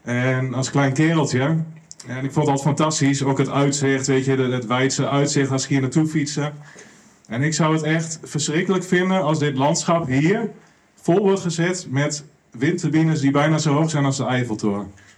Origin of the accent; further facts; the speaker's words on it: Hellendoorn, Overijssel, Netherlands; born there; Ik ben geboren in Hellendoorn.